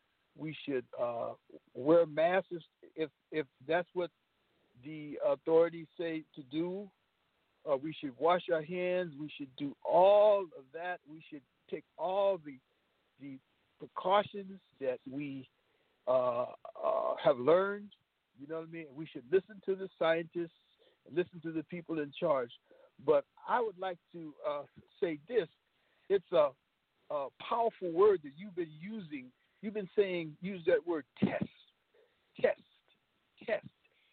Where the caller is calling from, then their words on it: Los Angeles, California, United States; And I'm calling from Los Angeles.